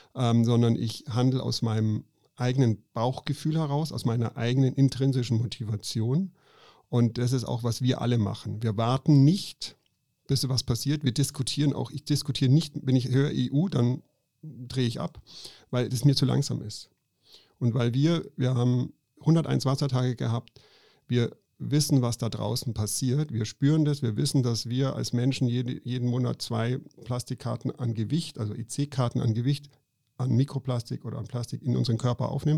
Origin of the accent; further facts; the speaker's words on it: Bavaria, Germany; Also ich komme aus Bayern, vom Ammersee